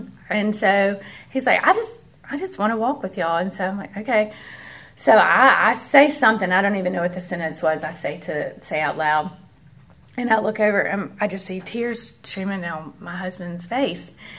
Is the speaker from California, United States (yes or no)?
no; Memphis, Tennessee, United States; I grew up in Memphis, Tennessee, with three brothers.